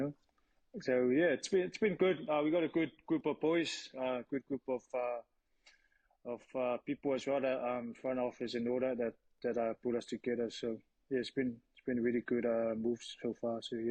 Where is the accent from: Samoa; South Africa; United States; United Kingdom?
Samoa; I'm from Samoa, bro.